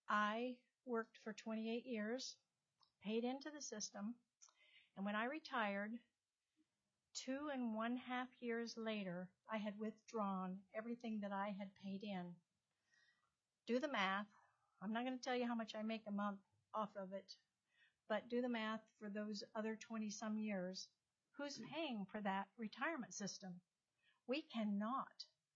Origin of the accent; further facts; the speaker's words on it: Palmer, United States; I'm from Palmer.